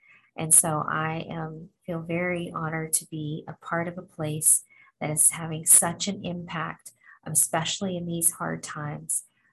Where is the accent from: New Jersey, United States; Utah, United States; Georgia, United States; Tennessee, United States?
Tennessee, United States; when I walked in my first walkathon in my hometown in Tennessee.